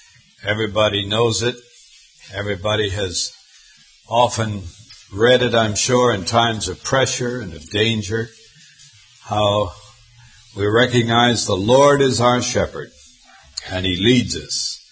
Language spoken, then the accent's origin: English; Montana, United States; I grew up in Montana, where there's lots of sheep.